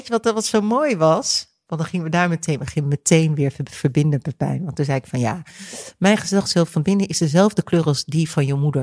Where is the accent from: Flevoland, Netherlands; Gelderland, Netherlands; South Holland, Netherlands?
South Holland, Netherlands; Delft; born there; Want ik kan zeggen, ja, ik ben geboren in Delft.